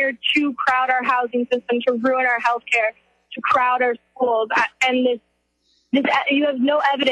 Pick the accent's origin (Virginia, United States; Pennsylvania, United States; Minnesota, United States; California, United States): California, United States; Oakland; I'm from Oakland. Great.